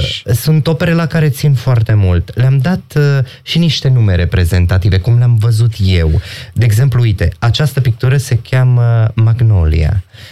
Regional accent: Cluj County, Romania; Sunt o doamnă din Ardeal, dumneavoastră sunteți de la noi, din Mureș, noi suntem din Cluj, suntem la 60 de kilometri distanță

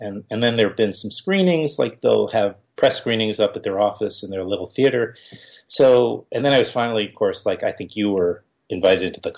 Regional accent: Queens, New York, United States; I used to come into Manhattan. I grew up in Queens.

